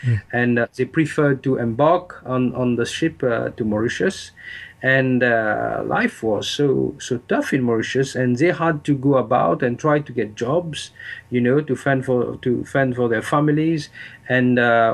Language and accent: English; Diego Garcia, British Indian Ocean Territory; born there; Yes, I was born in Diego Garcia, which is in the British Indian Ocean Territory, on a world map that would be opposite Africa and near the Seychelles.